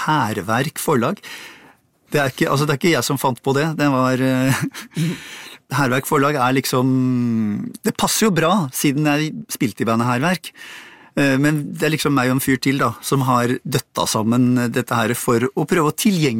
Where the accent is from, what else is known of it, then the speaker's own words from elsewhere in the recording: Oslo, Norway; altså jeg er jo halvt svensk, så jeg reiste til Stockholm omtrent årlig. Og altså, kom du fra lille Oslo, hvor det var 20 punks